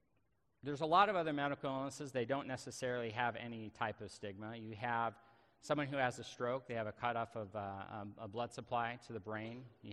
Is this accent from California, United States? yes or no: yes; Tustin, California, United States; I grew up in Orange County. I actually remember Orange County when there were orange groves at one time. Grew up in Tustin